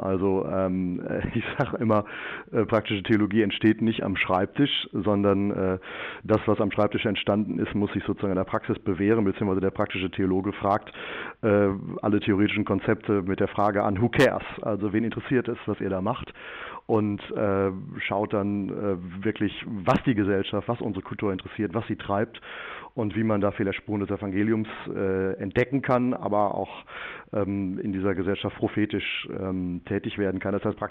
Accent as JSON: {"language": "German", "town": "Kleve", "region": "North Rhine-Westphalia", "country": "Germany", "said": "Ich komme selber ja aus Kleve vom Niederrhein."}